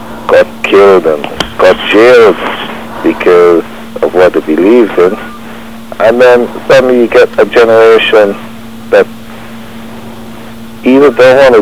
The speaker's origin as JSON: {"language": "English", "country": "Guyana", "tie": "born there", "said": "I was born in Guyana. So, I mean, I'm a citizen of the world."}